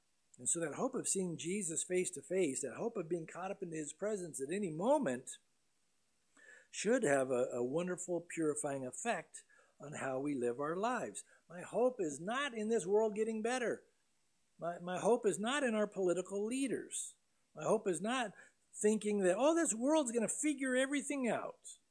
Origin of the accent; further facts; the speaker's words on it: San Diego, California, United States; I grew up in San Diego. I surfed a lot.